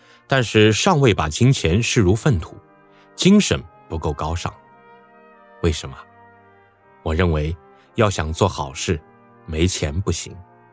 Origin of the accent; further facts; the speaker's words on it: Pingle, Guangxi, China; 我来自一个山沟沟，广西一个叫平乐的高中。我是广东人，逃难到广西，在广西长大的。